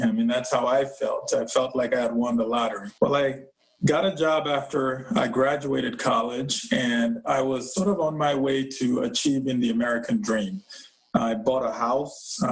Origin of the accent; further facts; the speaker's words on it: Nigeria; moved away as an adult; now in United States; I'm originally from Nigeria, and I moved to the States 20 years ago, August 2000. I moved here for college.